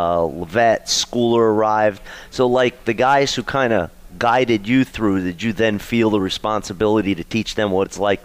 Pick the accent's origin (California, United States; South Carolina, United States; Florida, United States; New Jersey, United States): New Jersey, United States; now in Texas, United States; One thing, I've been here 27 years. I'm from Jersey.